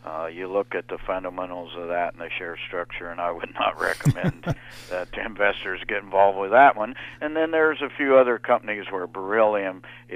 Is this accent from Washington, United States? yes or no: no; New Mexico, United States; that includes a company in my home state of New Mexico